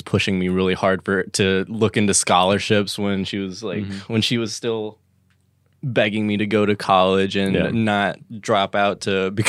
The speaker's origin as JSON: {"language": "English", "region": "Midwest", "country": "United States", "said": "Yeah, I'm from the Midwest."}